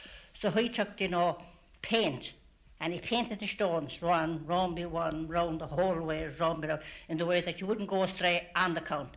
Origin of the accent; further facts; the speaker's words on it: Inishmurray, Connacht, Ireland; I was born and raised in Innismurry